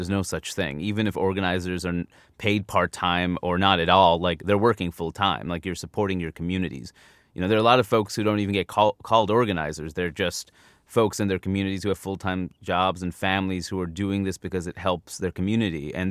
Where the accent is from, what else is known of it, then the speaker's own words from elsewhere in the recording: New York, United States; And, I'm from New York. I know, like, the New York scene's harder